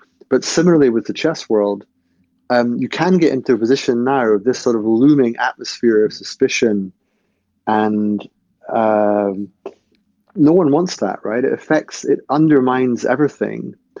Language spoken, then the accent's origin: English; Scotland, United Kingdom; I'm from Scotland